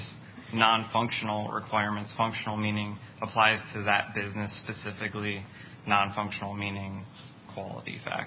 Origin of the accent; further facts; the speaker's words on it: Cleveland, Ohio, United States; I'm from the Cleveland, Ohio area